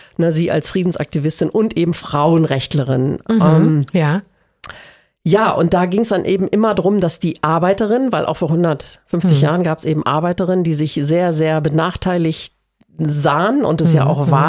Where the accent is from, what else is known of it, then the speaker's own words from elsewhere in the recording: Lower Saxony, Germany; ich komme ja auch aus dem Raum Hannover. Da kennen wir das ja auch nicht.